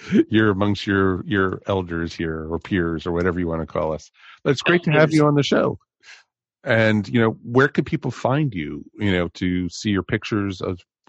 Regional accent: Levittown, United States; Oh, I grew up in Levittown, so I know that area.

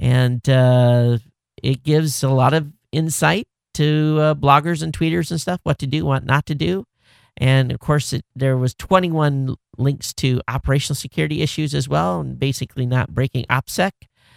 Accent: Michigan, United States; moved away; You know, I grew up in Michigan. I haven't lived there, of course, in many, many years.

